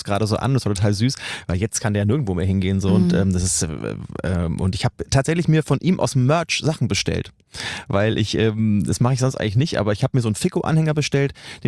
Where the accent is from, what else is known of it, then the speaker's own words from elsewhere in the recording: Bavaria, Germany; ich komme vom Land, ja, aus der Nähe von Nürnberg. Ich bin Franke.